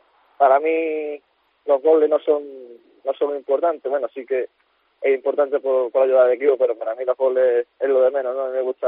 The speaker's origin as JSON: {"language": "Spanish", "region": "Andalusia", "country": "Spain", "said": "Sí, bueno, la verdad que para mí es un orgullo, ¿no?, ir a Andalucía, mi tierra."}